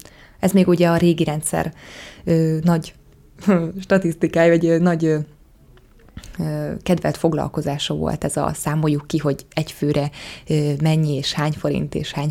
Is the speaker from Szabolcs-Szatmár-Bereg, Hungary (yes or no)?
no; Dorokháza, Nógrád, Hungary; Én eredetileg egy Nógrád megyei pici faluból, egy 1000 lelkes kis faluból, Dorokházáról származom, ami Salgótarjántól 25 kilométerre fekszik.